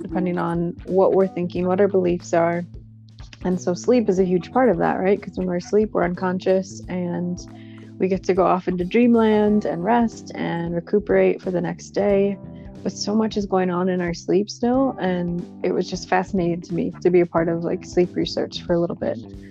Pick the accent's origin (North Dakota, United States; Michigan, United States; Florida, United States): Michigan, United States; I grew up in Michigan, you know, had a beautiful family.